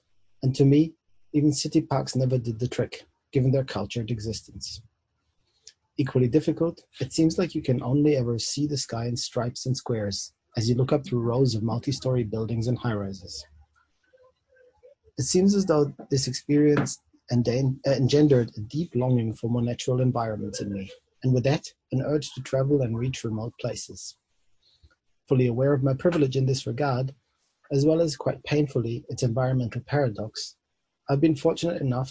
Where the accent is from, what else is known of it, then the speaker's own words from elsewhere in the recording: Germany; I've been born and raised in Germany as a child to parents from former Yugoslavia. Even as a child, to me, my hometown in Germany was a landlocked concrete jungle.